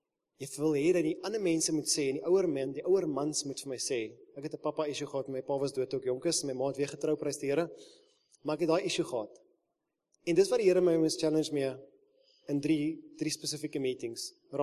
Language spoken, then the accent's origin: Afrikaans; Pretoria, Gauteng, South Africa; ons kom uit Pretoria omgewing